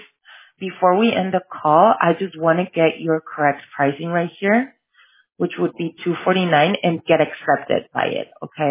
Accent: Tijuana, Baja California, Mexico; English is a second language; I'm Mexican, like I said. So it gives me away.

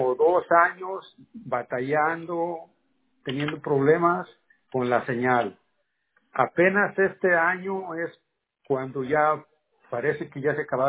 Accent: Zacatecas, Mexico; Bueno, yo soy zacatecano.

